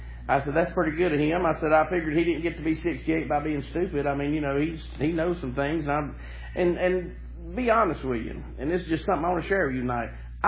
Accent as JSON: {"language": "English", "region": "the South", "country": "United States", "said": "now I'm a Southerner. Some of y'all are not born down here, but I have."}